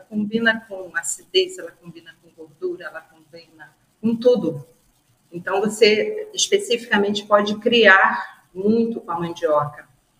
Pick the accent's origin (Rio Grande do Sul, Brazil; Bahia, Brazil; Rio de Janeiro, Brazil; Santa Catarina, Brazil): Rio de Janeiro, Brazil; Eu sou carioca, né? Eu sou filha de pernambucana e carioca. Então, eu chamo muito aipim, que o carioca chama mandioca de aipim, e macaxeira, como é em Pernambuco, como ela é chamada.